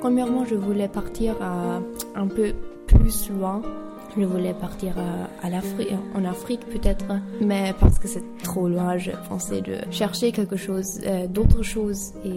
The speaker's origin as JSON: {"language": "French", "country": "Germany", "second_language": "French", "moved": "yes", "lives_now": "Bordeaux, France", "said": "je viens d'Allemagne, j'ai 18 ans et je fais mon service volontaire européen à Bordeaux, dans la Maison de l'Europe."}